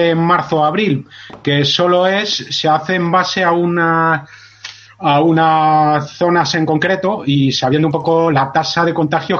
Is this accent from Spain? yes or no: yes; Spain; soy español